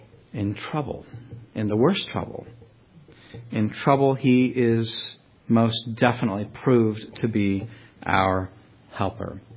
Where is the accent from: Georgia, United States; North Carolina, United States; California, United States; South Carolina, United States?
California, United States; I grew up in California.